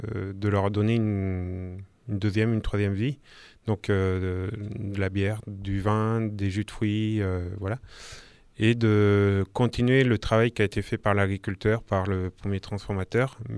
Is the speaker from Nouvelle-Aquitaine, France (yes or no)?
yes; Nouvelle-Aquitaine, France; also born or lived in Dordogne / Paris / Ardèche; now in Valence, France; J'ai navigué plusieurs fois en France, je suis né en Dordogne, j'ai grandi en Limousin, j'ai fait 3 ans sur Paris et je suis arrivé en 2012 en Ardèche et maintenant je suis à Valence.